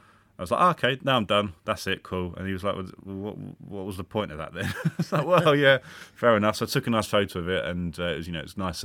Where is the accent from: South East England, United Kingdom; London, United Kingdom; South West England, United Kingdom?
South East England, United Kingdom; Hartley; I come from North Kent in Hartley.